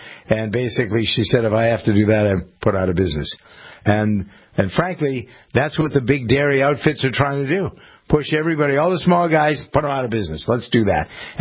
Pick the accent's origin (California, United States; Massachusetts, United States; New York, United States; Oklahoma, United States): Massachusetts, United States; I said, "Because I'm from Massachusetts, and I know your story."